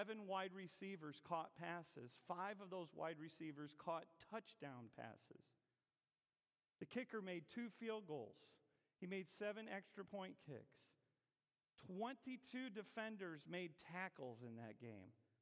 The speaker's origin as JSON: {"language": "English", "region": "Iowa", "country": "United States", "tie": "born or raised there", "said": "I was born and raised in Iowa. Have I ever mentioned that to you before? We grew a lot of potatoes over there in Iowa."}